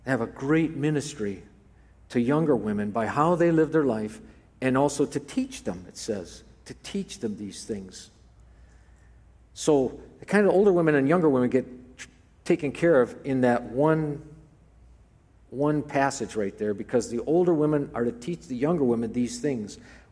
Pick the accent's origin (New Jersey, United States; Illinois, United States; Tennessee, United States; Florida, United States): Illinois, United States; Wonder Lake; I grew up in Wonder Lake, Illinois, and I went to the Wonder Lake Bible Church.